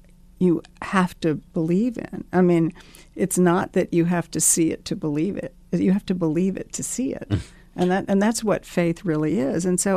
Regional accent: Deep South, United States; I grew up in the Deep South

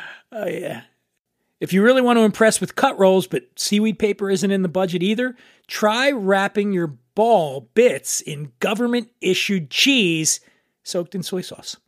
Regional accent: Philadelphia, Pennsylvania, United States; So yo, I'm from Philly.

